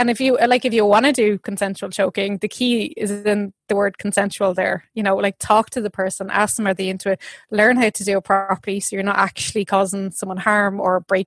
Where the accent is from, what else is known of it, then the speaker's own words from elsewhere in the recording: Ireland; And as Irish people, we're really good at that.